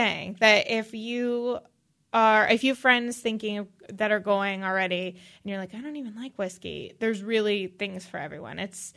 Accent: Erie, Pennsylvania, United States; when I grew up in Erie, I had to have some volunteer hours in before I was 16, I think. And so I dressed up at the Erie Zoo

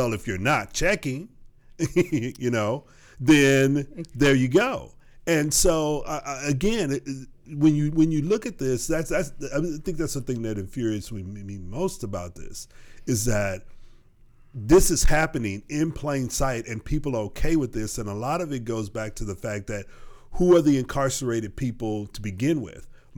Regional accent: Houston, Texas, United States; Sugar Land, which is outside of Houston, my hometown

